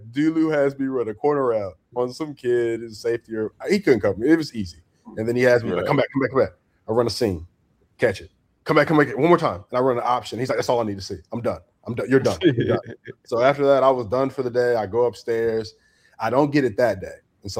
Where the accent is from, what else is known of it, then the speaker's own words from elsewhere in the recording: Florida, United States; I'm from Florida.